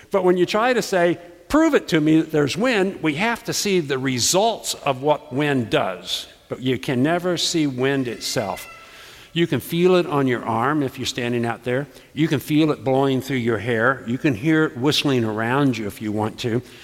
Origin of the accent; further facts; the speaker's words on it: Florida, United States; When I was growing up in Florida, and I was born there and raised there and graduated from high school there, which was unheard